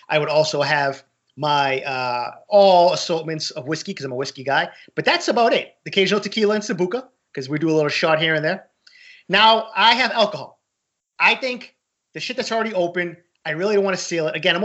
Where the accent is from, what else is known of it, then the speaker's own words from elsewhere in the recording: Boston, Massachusetts, United States; I always tell people I am so thankful, not just being born and raised in Boston, but being an East Coast guy.